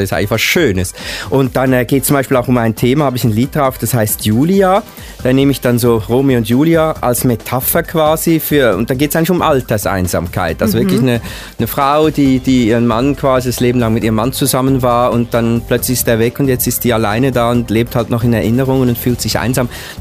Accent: Uri, Switzerland; now in Lucerne, Switzerland; also ursprünglich komme ich ja aus dem Kanton Uri, ich wohne jetzt in Luzern, aber eigentlich Uri ist wirklich so ein kleiner Bergkanton

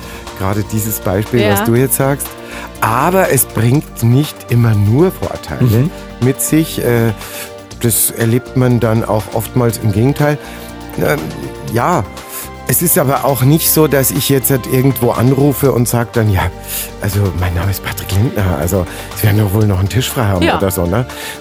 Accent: Munich, Bavaria, Germany; born there; da bin ich natürlich ein gebürtiger Münchner.

